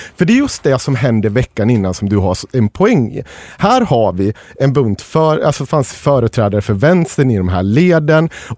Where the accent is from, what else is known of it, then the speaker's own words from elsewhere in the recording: Sweden; born there; jag inte varken känner mig eller identifierar mig som kristen. Däremot är jag född här och döpt, så jag är ju uppenbarligen kristen.